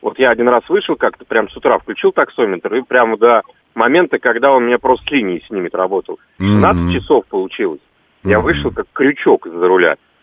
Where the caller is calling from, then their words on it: Moscow Oblast, Russia; А теперь вот я вам из Подмосковья зову, я по эконому работаю.